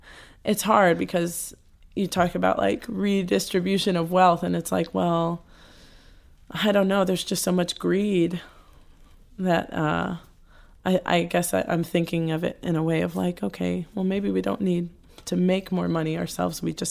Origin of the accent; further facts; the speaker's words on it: New Jersey, United States; also born or lived in Queens, New York; Queens, New York. Moved to New Jersey when I was five.